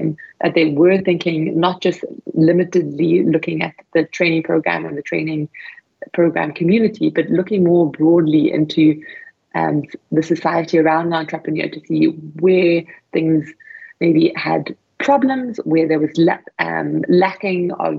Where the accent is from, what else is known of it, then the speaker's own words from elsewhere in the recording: South Africa; Yes, I'm from South Africa. And growing up in an economy like ours, we really see the importance of employment.